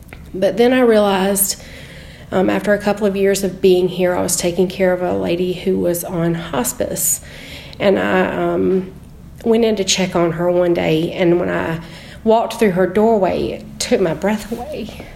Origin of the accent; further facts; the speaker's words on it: United States; I grew up in Oconee County, and I never wanted to do anything but be a wife and a mom.